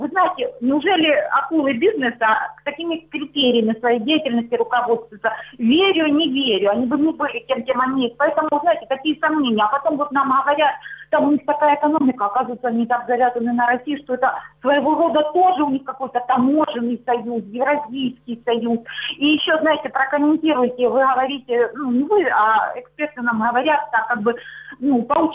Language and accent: Russian; Luhansk Oblast, Ukraine; А, я с Луганщины.